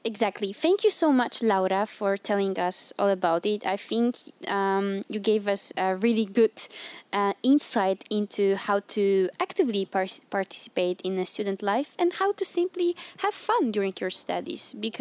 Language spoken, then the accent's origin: English; Poland; now in Germany; because I'm from Poland, it's not that common.